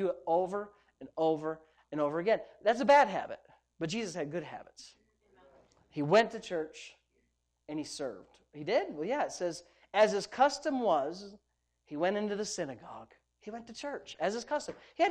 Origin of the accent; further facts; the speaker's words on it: Jamestown, United States; the house I grew up in Jamestown didn't have a big driveway.